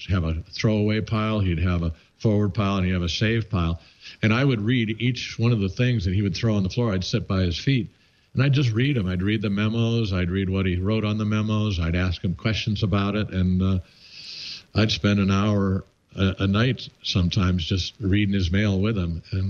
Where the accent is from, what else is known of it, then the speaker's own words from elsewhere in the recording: Midwest, United States; I'm a Midwesterner. Yeah, I went to Harvard undergrad, but I grew up in the Midwest.